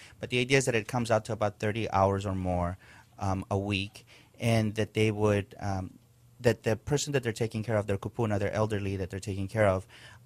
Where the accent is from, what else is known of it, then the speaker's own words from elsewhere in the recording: Lahaina, Hawaii, United States; I grew up in Lahaina on Maui.